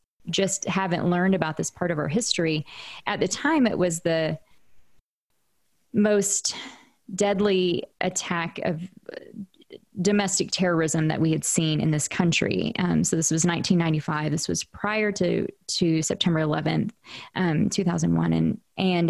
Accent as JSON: {"language": "English", "region": "Oklahoma", "country": "United States", "tie": "born or raised there", "said": "And growing up in Oklahoma at that time for months and months and months, I mean, Tim McVeigh was a household name."}